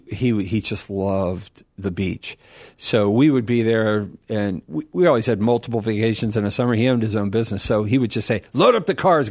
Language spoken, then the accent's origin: English; Virginia, United States; Oh, my goodness. I was raised in Northern Virginia.